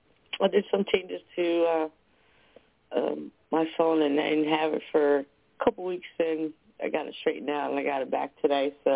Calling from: New Jersey, United States; from New Jersey.

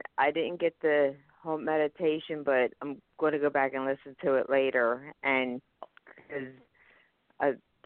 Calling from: Pennsylvania, United States; I'm from Pennsylvania.

